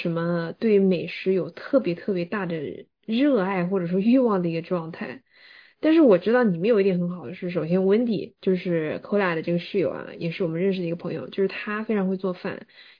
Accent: Sichuan, China; now in United States; 虽然说作为一个四川人，但是我真的非常的愧疚。

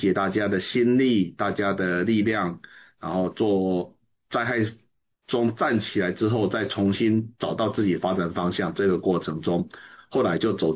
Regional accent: Yunlin County, Taiwan; also born or lived in Taichung; 从我小时候就是在云林非常非常靠近浊水溪的一个小村庄里面长大的，

